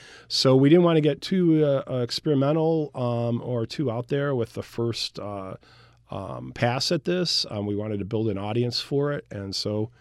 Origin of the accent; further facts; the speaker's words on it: Syracuse, New York, United States; I grew up in the Syracuse area.